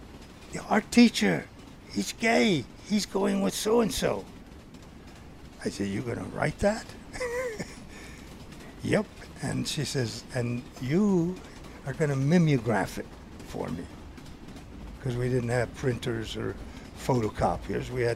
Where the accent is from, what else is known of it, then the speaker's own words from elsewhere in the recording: Italy; English is a second language; now in Montclair, United States; So when I came to this country way long ago in 1951, I didn't speak English. I was Italian, so that was not too good during that time. And I settled down in Montclair, New Jersey.